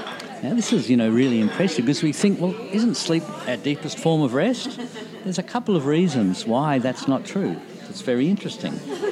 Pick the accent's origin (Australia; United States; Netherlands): Australia; Aspendale, Victoria; I grew up in Aspendale, so in this area.